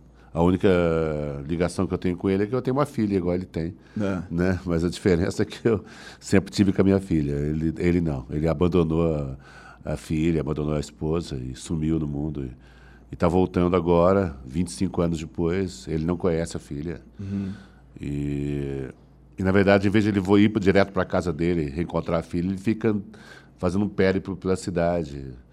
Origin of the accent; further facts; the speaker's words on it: Londrina, Paraná, Brazil; moved away as an adult; O grupo se formou em Londrina. Eu sou de Londrina.